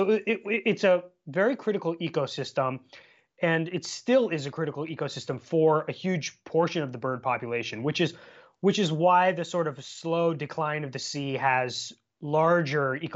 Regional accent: Laguna Beach, California, United States; Yes, so I was born and raised in Laguna Beach, so not too far from San Diego, actually.

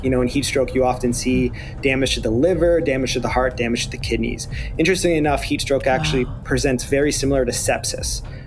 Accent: Canada; I'm Canadian

